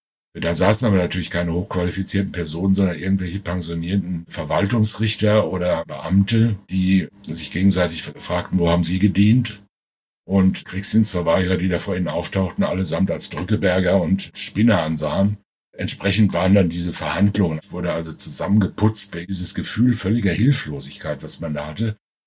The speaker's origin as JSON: {"language": "German", "region": "North Rhine-Westphalia", "country": "Germany", "tie": "born there", "said": "Ich bin im Sauerland geboren worden, 1953."}